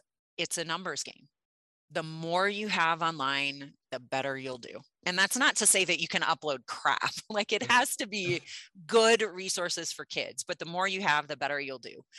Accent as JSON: {"language": "English", "region": "Midwest", "country": "United States", "tie": "born or raised there", "said": "so I grew up in the Midwest in a big time fishing family."}